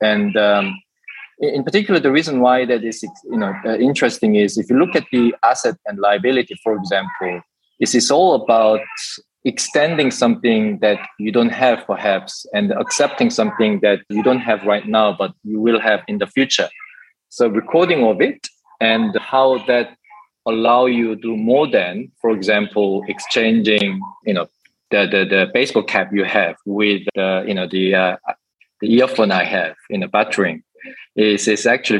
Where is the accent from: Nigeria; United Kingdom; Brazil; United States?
United Kingdom; also born or lived in South Korea; So I was born in Korea and I grew up in the UK. I studied there.